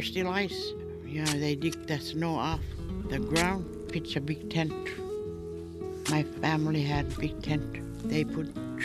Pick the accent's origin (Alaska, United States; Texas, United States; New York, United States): Alaska, United States; Koyuk; from Koyuk. I was born in April 4, 1930, in Isaac's Point, but as we call it, Koyuk. I lived there all my life.